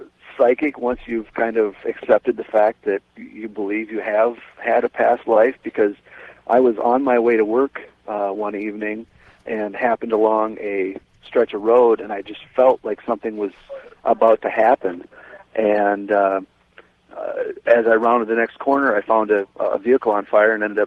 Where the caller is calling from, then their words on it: Iowa City, Iowa, United States; I'm calling from Iowa City, Iowa, George.